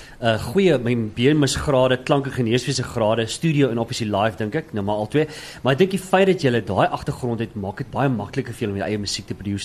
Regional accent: Klerksdorp, North West, South Africa; Ek het in Klerksdorp groot geword.

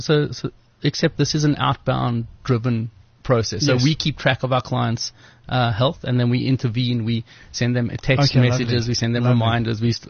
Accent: Cape Town, Western Cape, South Africa; So I grew up in Cape Town.

